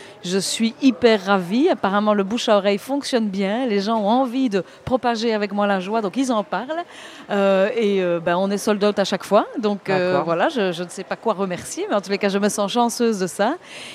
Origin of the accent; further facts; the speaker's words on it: Belgium; je fais un seul en scène et je viens de Belgique.